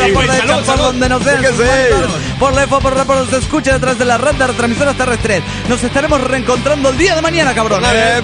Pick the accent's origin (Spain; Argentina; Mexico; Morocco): Mexico; Oaxaca; de Oaxaca, México.